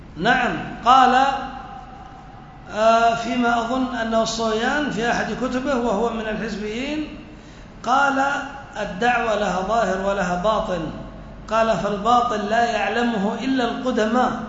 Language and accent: Arabic; Yemen; منها مثل حزب الرشاد عندنا في اليمن؟